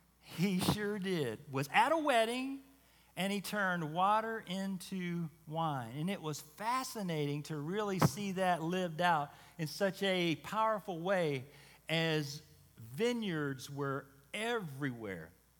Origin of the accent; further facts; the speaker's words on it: United States; So you're from France, you're from Germany, you're from Sweden. We're from America, so what language are we going to speak? So we would try English.